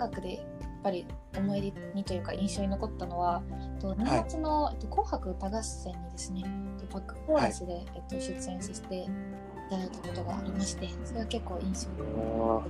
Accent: Nagasaki, Japan; 私は長崎県出身の、シンガーソングライターで、まあ、長崎県というところで自然にたくさん触れて育ちました。自然児です。

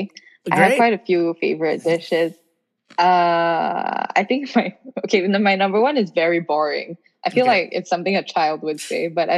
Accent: Singapore; because I'm used to eating spicy food, right? I'm Singaporean.

